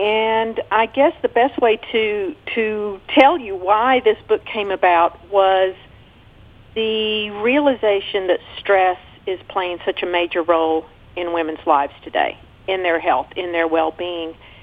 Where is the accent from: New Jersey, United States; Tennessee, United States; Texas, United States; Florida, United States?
Tennessee, United States; Kingsport; also born or lived in Costa Rica; Well, I am originally from Kingsport, but I spent many years living in Costa Rica, which is where my mother was from.